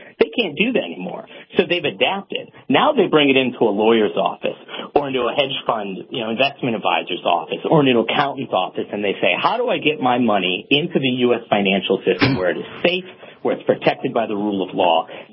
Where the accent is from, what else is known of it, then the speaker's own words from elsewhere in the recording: Cleveland, Ohio, United States; I'm from Cleveland.